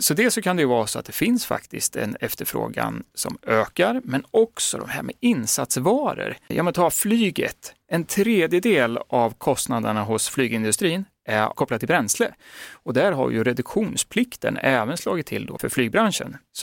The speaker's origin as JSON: {"language": "Swedish", "town": "Gävle", "region": "Gävleborg County", "country": "Sweden", "said": "Jag är från Gävle"}